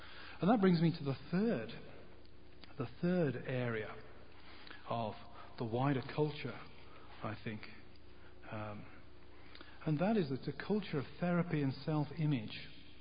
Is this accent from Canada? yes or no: no; England, United Kingdom; now in United States; I'm an English person.